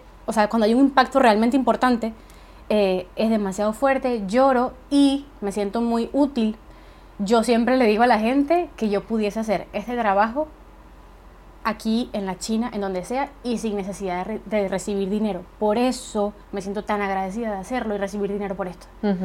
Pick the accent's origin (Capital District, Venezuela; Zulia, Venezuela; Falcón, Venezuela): Falcón, Venezuela; Coro; Coro, mi ciudad natal.